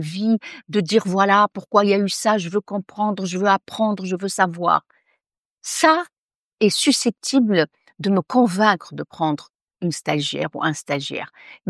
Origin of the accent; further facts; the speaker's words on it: Tunisia; born there; C'est le rapport de mon pays natal, c'est le rapport que j'ai avec un pays qui est ouvert, un carrefour de la Méditerranée.